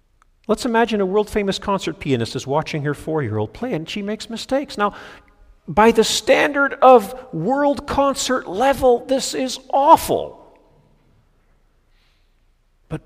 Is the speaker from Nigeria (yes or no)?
yes; Nigeria; I remember growing up in Nigeria